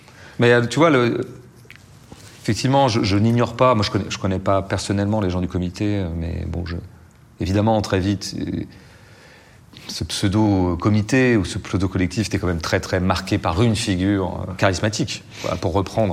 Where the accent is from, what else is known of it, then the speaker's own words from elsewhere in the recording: Nantes, Pays de la Loire, France; moi je dis Nantes, je suis nantais, donc j'essaie de ramener ma fierté